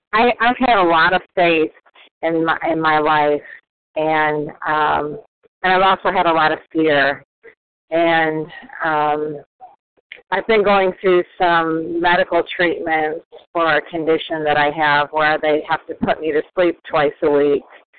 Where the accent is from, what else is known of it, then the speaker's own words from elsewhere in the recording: Raleigh, North Carolina, United States; I'm from Raleigh, North Carolina, and I'm a compulsive reader.